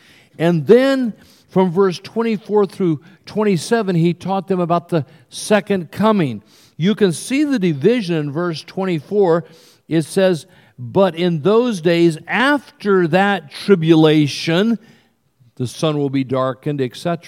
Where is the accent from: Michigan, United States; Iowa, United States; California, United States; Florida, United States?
California, United States; I was raised in California. We had fig trees.